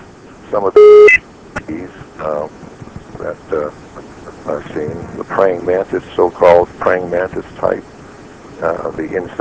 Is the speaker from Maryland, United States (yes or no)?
no; Wenham, Massachusetts, United States; right next to my hometown in Wenham, in Hamilton, Massachusetts